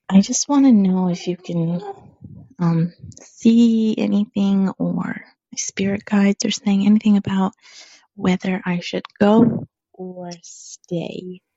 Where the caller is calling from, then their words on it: Tampa, Florida, United States; Hello, Marie. I'm calling from Tampa, Florida.